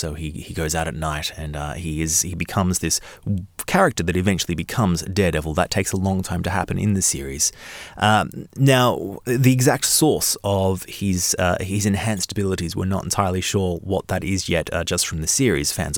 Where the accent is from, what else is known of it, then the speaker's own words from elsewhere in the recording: Australia; Now, it's difficult for me to comment on that because, of course, I am Australian. I can't pick up on his accent.